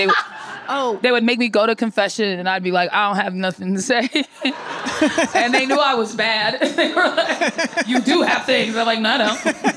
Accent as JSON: {"language": "English", "town": "Boston", "region": "Massachusetts", "country": "United States", "said": "I'm from Boston. I went to Catholic school from the time I was in like kindergarten until eighth grade when I graduated."}